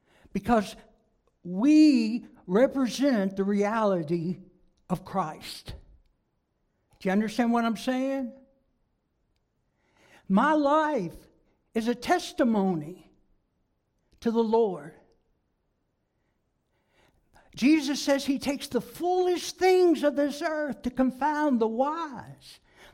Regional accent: Kentucky, United States; I'm from Kentucky. That's my home, where I was born and raised. My family's all there. And I'm not going to try to hide my accent or anything else.

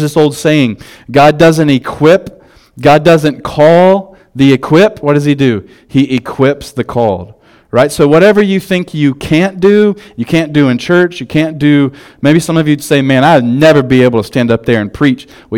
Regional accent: South Carolina, United States; I'm from South Carolina, and like it's kind of rural and mountains.

